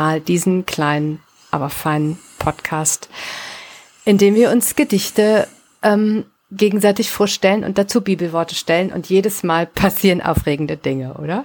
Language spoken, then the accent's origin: German; Rhineland, Germany; Also ich bin ja aus dem Rheinland.